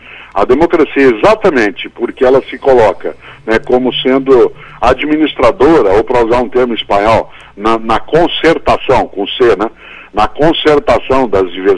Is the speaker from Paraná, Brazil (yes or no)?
yes; Londrina, Paraná, Brazil; Londrina, sou pé. Foi colonizado por mineiros, por japoneses e por paulistas. Por isso lá o sotaque mistura, a comida mistura, a música mistura, é uma coisa muito boa.